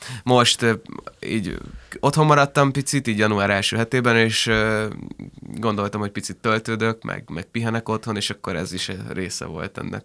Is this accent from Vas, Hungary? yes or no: no; Budapest, Hungary; meg ott nőttem fel, de ez a távoli jövőkép egyébként nagyon beszeretnék költözni a városba, mert most is ott lakom amúgy.